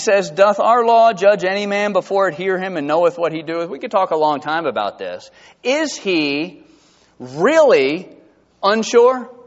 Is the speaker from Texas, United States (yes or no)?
no; Valdosta, Georgia, United States; I grew up in Valdosta, Georgia. Now, South Georgia gets no respect, okay?